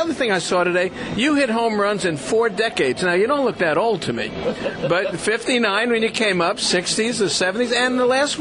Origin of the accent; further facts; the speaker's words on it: Florida, United States; growing up in South Florida, for me, they were lined. We didn't have grass ever. It was just a dirt field.